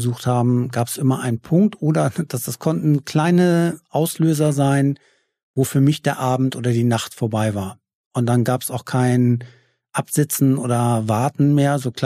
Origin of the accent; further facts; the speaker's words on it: Kiel, Schleswig-Holstein, Germany; Ich komme aus Kiel